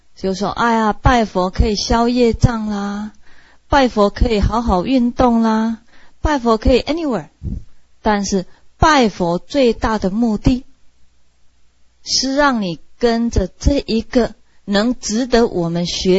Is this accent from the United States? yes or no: yes; United States; 他们问我从哪里来，我说我从美国来